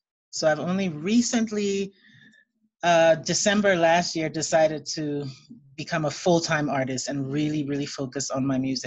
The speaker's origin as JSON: {"language": "English", "country": "Liberia", "said": "okay, I'm from Liberia, but I don't speak a local language. I don't have a local name. Do I really belong?"}